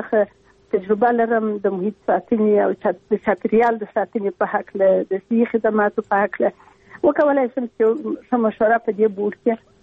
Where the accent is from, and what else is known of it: Afghanistan; moved away